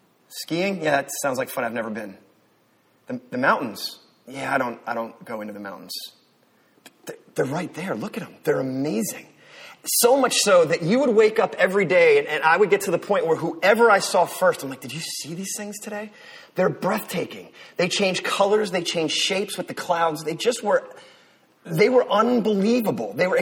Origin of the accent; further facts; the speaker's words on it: East Coast, United States; So I grew up on the East Coast.